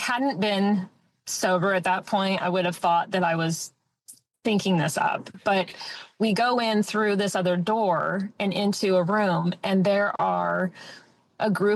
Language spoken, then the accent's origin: English; California, United States; And they were fascinated that I was from California.